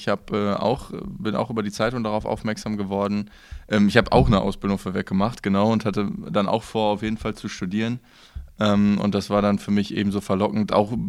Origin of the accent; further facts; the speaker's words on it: Rottenuffeln, North Rhine-Westphalia, Germany; Ich komme aus Rottenuffeln, genau, hier studiere hier in Minden digitale Bahnsysteme auf dem Rail Campus. Komme hier auch aus der Umgebung, sehr nah gelegen, habe einen kurzen Weg hierhin.